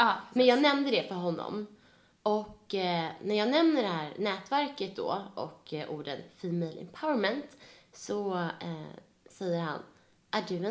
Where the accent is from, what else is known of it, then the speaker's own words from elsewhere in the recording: Sweden; För att som svensk har väldigt så här starka åsikter om jämställdhet och så här female empowerment.